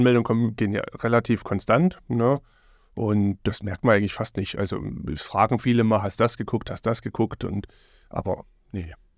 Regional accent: Radebeul, Saxony, Germany; Ich bin in Kötzschenbroda zur Schule gegangen.

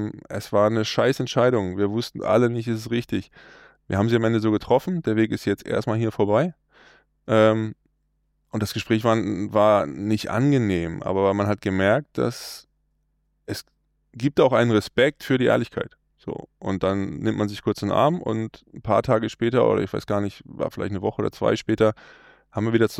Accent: Germany; Also ich komme zwar hier aus der Nähe, aber als ich 2006 die Chance hatte, hier in Hamburg zu spielen, da war ich Feuer und Flamme.

